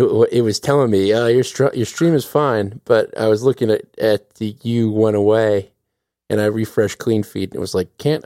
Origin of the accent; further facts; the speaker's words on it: St. Louis, Missouri, United States; We're from St. Louis, Missouri.